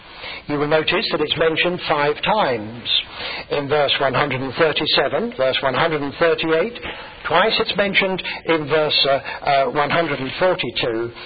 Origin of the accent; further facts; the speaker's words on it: England, United Kingdom; I don't come from Ulster, but I come from England.